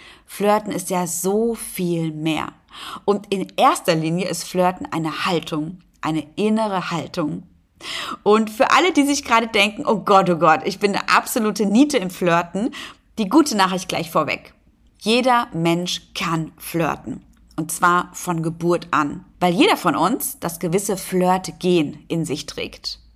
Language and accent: German; Hesse, Germany; now in Berlin, Germany; da komme ich doch auch her, aus der Frankfurter Ecke